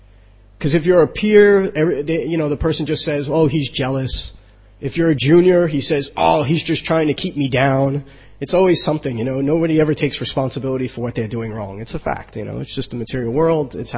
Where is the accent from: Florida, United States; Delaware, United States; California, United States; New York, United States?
New York, United States; and I'm from New York, and punk rock background